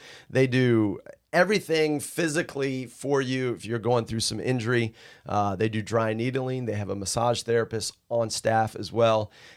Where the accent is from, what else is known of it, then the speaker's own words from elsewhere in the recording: Ocean City, Maryland, United States; Now, so I grew up surfing in Ocean City, Maryland, Delaware area.